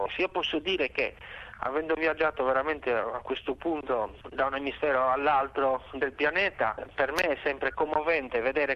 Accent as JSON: {"language": "Italian", "town": "Palau", "region": "Sardinia", "country": "Italy", "tie": "born or raised there", "said": "Io sono cresciuto appunto a Palau, che è un piccolo centro proprio di fronte alla Corsica, quindi siamo all'estremo nord della Sardegna, e sono cresciuto inizialmente a 100 metri da un faro"}